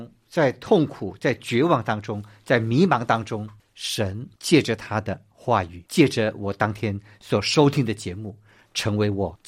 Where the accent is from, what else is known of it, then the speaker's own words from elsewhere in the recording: China; 感谢神，他爱我们中国人。